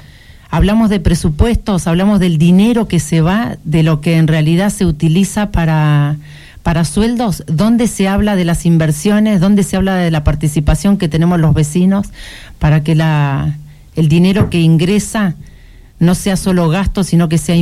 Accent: Tierra del Fuego, Argentina; somos fueguinos

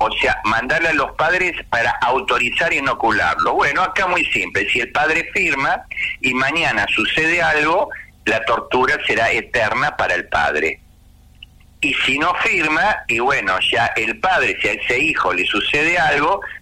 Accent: Argentina; Considero que lo que sucedió acá es una programación de robots biológicos que somos nosotros los argentinos.

